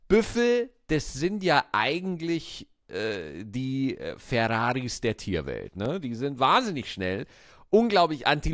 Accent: Oberalteich, Bavaria, Germany; Oberalteich, wo ich geboren, wo ich herkomme, Oberalteich in der Nähe vom Bogen

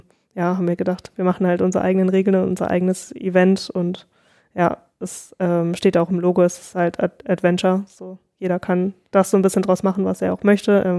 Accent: Kiel, Schleswig-Holstein, Germany; also ich komme aus Kiel, auch vom Meer und ich bin auch super gerne am Meer.

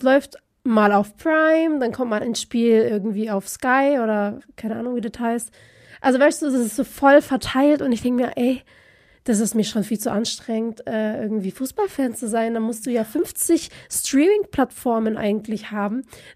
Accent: Philippines; bei uns auf den Philippinen heißt es auch nicht Monster, sondern es heißt Momo. Also ich weiß nicht, ob das noch unserem Dialekt so ist.

